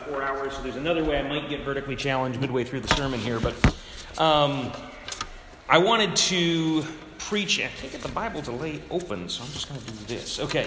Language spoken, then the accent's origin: English; Georgia, United States; So first up, my parents are both from Rhode Island, but I was raised in Georgia. And so I was raised as a Yankee in the South.